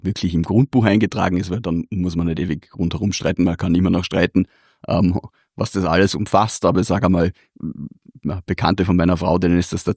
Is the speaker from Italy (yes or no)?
no; Feldkirch, Vorarlberg, Austria; In meiner Heimatstadt in Velkirch gibt es da ein schönes Beispiel